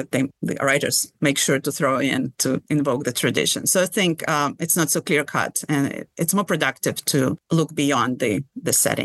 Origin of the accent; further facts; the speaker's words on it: Ukraine; maybe I'm biased because I was from Ukraine and I wanted to bring Ukraine more into the picture.